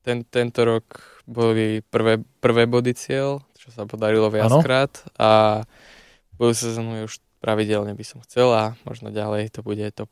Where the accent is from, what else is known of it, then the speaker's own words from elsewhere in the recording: Banská Bystrica, Banská Bystrica Region, Slovakia; Áno, to je v Banskej Bystrici a tam vlastne sme vyrástli.